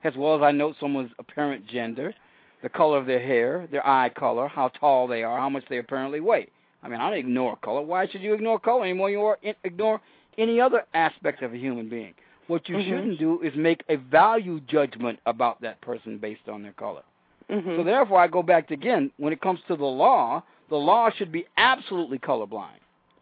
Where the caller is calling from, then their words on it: Atlanta, Georgia, United States; I'm calling from the Atlanta area.